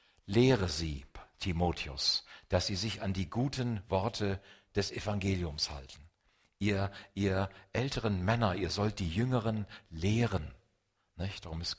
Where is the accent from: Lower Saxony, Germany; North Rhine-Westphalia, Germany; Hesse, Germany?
Hesse, Germany; Ich komme aus Hessen, da ist es ganz genauso.